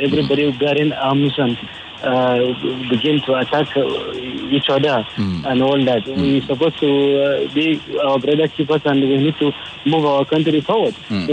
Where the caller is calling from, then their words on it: Ikeja, Lagos, Nigeria; I'm calling from Ikeja.